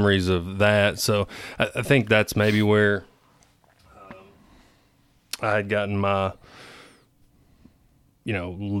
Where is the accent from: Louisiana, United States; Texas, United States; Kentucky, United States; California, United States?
Kentucky, United States; Morgantown; also born or lived in Bowling Green; My parents tell me I was born in Bowling Green, Kentucky. But I grew up in Morgantown, Kentucky.